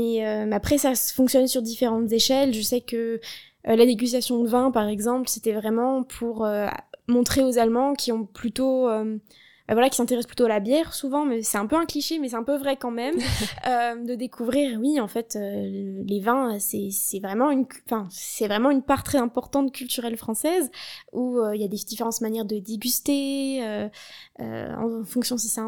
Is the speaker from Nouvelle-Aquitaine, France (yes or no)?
no; Nancy, Grand Est, France; puisque je viens de Nancy, c'est pas très loin de la frontière, j'ai toujours vécu en fait dans ce domaine transfrontalier on va dire